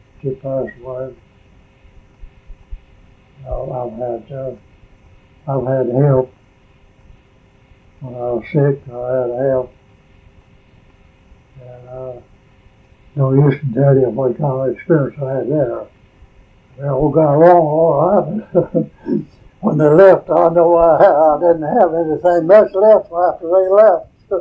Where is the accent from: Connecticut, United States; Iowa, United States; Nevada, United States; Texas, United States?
Texas, United States; Hunt; born there; I was born in Kirk County. In Hunt, Texas, in Kirk County. 1902. And today I'm 95 years old.